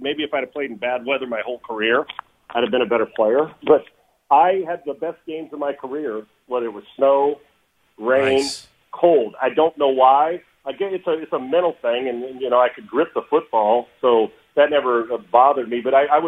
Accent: California, United States; now in Texas, United States; Now, I grew up in California. I grew up in California, obviously, and then, spent time all over playing, but I played in Minnesota, Winnipeg, in San Diego, and now I'm in Texas.

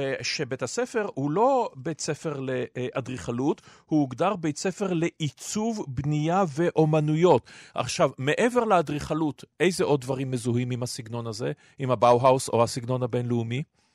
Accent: Haifa, Haifa District, Israel; born there; אגב גם חיפה לדעתי, עיר הולדתי

